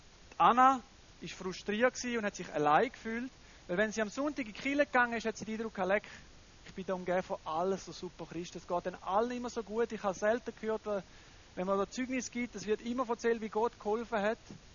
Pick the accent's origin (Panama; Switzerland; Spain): Panama; German is a second language; gerade in Panama, wo ich aufgewachsen bin.